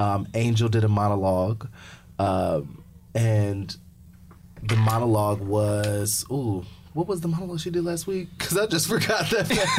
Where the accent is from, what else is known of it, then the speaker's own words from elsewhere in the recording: Fort Wayne, Indiana, United States; I'm from Fort Wayne, Indiana.